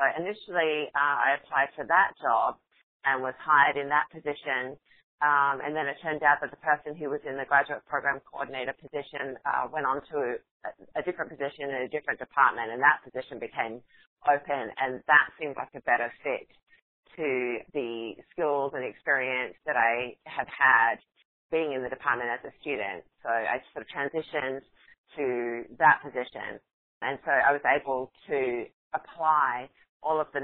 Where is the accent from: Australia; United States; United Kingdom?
Australia; Well, I'm originally from Australia